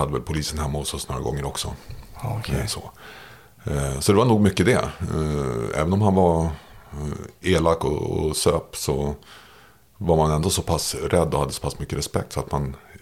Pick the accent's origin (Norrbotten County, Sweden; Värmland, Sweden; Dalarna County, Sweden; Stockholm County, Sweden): Stockholm County, Sweden; Märsta; Jag växte upp i Märsta.